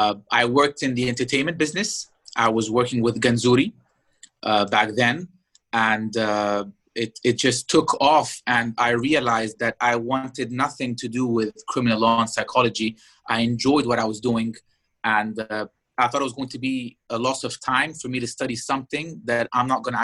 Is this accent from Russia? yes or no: no; Doha, Qatar; now in Egypt; I grew up in Qatar, Doha, during the late 80s and the 90s. I went to the French school there, Lycée Français de Doha. Then when I came to Egypt in 96, I went to LFC, Lycée Français du Caire